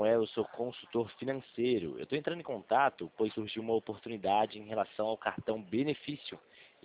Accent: São Paulo, Brazil; Eu sou de São Paulo.

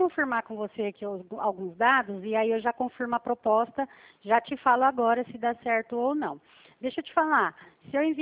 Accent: Presidente Prudente, São Paulo, Brazil; Sou de Prudente.

